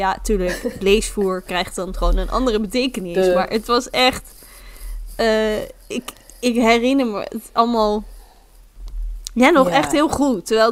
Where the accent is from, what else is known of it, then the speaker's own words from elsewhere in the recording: Barneveld, Gelderland, Netherlands; En toen vroeg ze, waar kom je vandaan? En toen zei ik, een kleine stad of zo, weet ik veel. En ik ga er zo vanuit dat mensen niet weten waar Barneveld is.